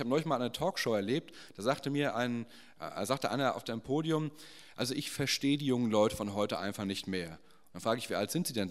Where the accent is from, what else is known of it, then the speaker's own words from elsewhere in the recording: Frankfurt, Hesse, Germany; born there; lebe seit einem Jahr in einem kleinen Ort in der Nähe von Frankfurt, bin eigentlich gebürtiger Frankfurter.